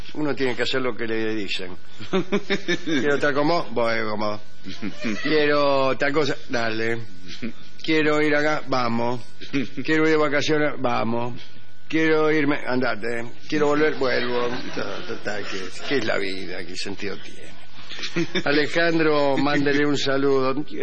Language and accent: Spanish; Montevideo, Uruguay; Somos de Montevideo. Es la primera vez que vinimos a verte.